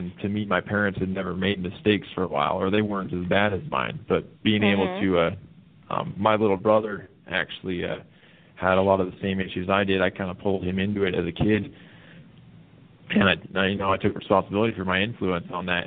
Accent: Ogden, Utah, United States; I grew up in Ogden, which is in Utah, honestly.

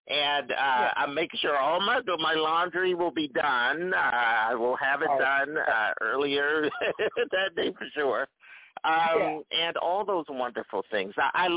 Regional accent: North Carolina, United States; My family, you know, we're from North Carolina, so from the South.

